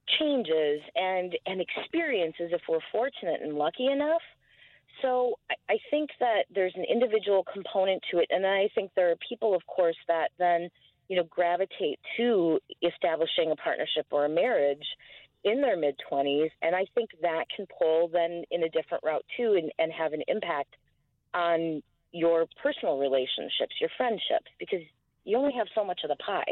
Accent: Wisconsin, United States; moved away; I grew up in Wisconsin, she grew up in Michigan.

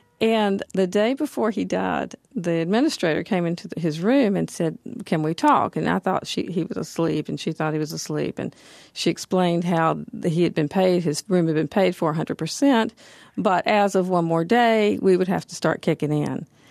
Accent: the South, United States; And I'm a Southerner. I grew up in a very tiny house with a great big garden out back

